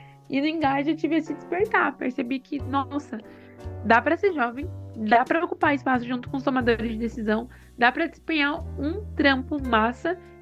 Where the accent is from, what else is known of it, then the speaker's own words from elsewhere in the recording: São Paulo, Brazil; Eu tenho 26 anos, sou da Brasilândia, uma das maiores periferias de São Paulo.